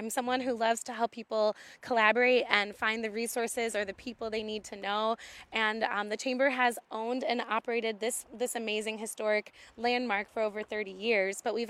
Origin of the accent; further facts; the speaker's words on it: Illinois, United States; I'm originally from Illinois, right outside Chicago, and I came up to this area as a camp kid.